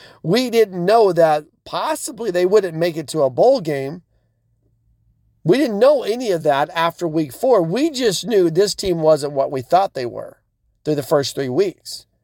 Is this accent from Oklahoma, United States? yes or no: yes; Oklahoma, United States; I'm from Oklahoma, so I can say barking up the wrong tree because that's what we do here.